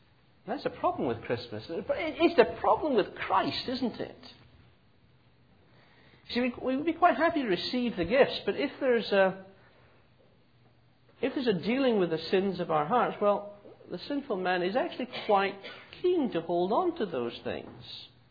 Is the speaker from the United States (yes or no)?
no; Scotland, United Kingdom; Being Scottish, we were too mean. We never sat on Santa's knee, of course.